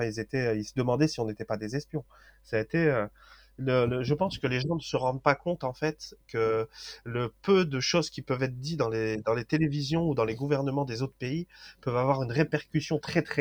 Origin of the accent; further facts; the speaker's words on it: France; certes c'est le mien puisque je suis français